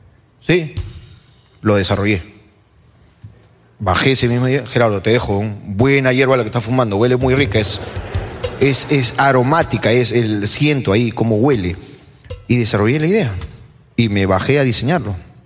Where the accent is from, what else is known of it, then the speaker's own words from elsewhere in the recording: Lima, Peru; yo a los 19 años recién salí de Lima por primera vez. Que me fui a Tarapoto, mi primer viaje.